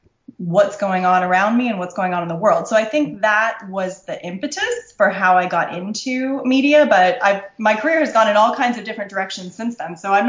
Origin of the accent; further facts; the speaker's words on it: Florida, United States; also born or lived in London; I grew up in Florida, but my husband is British, so we lived in London for quite a while, and I dragged him back here when we were going to have kids.